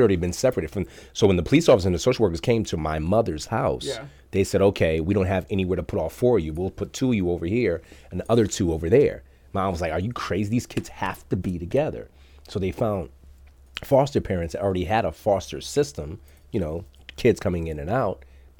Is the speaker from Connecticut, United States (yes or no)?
yes; Stamford, Connecticut, United States; born there; I was born in Stamford, Connecticut.